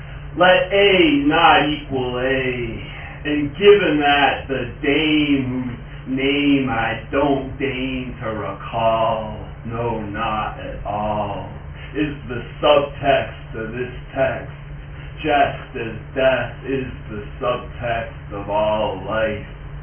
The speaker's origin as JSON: {"language": "English", "town": "New Orleans", "region": "Louisiana", "country": "United States", "said": "Some of you know I'm here from New Orleans"}